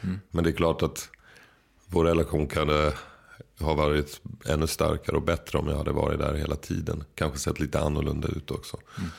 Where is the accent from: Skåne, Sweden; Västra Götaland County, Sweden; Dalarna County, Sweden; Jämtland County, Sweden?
Skåne, Sweden; accent: Scanian; Nu direkt bara du säger det här så börjar jag prata skånska.